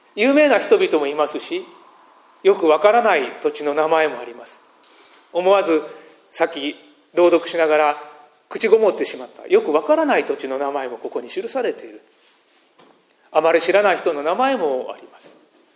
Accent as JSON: {"language": "Japanese", "town": "Kobe", "region": "Hyogo", "country": "Japan", "tie": "born or raised there", "said": "東日本大震災から7年が経ち、私のふるさと神戸を襲いました阪神・淡路大震災からは23年が経ちました。"}